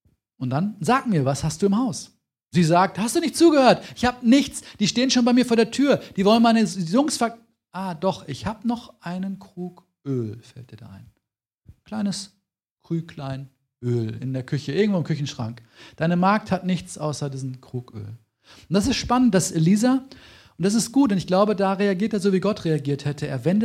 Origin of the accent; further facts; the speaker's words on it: Dortmund, North Rhine-Westphalia, Germany; ich komme aus Dortmund, also in der Stadt.